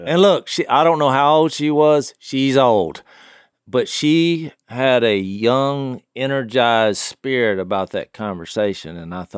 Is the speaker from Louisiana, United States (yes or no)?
yes; Louisiana, United States; she was from Virginia, and I said, "I'm from Louisiana."